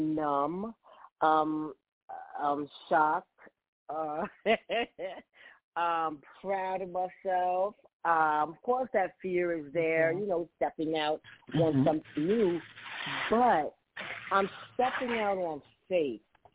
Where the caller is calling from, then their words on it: Charlotte, North Carolina, United States; I have relocated, and I'm starting fresh, and I am tuning in from Charlotte, North Carolina. I flew in yesterday from Long Island.